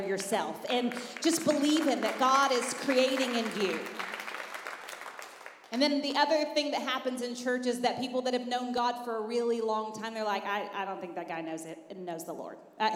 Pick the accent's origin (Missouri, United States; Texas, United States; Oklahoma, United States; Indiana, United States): Texas, United States; now in Kentucky, United States; I didn't know this because I'm from West Texas and we don't grow things there.